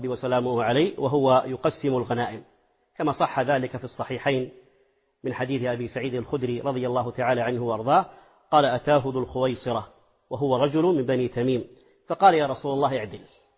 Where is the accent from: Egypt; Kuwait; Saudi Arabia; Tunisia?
Saudi Arabia; عندنا في السعودية